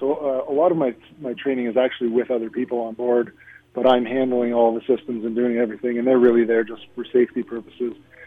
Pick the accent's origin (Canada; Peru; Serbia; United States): Canada; accent: Canadian; Yeah, a bit of an accent there.